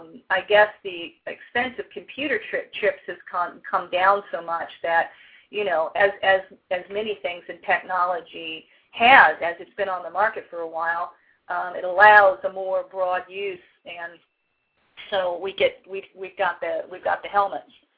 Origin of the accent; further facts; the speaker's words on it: East Coast, United States; I'm from the East Coast, and I was going to school in Newport, Rhode Island at the time.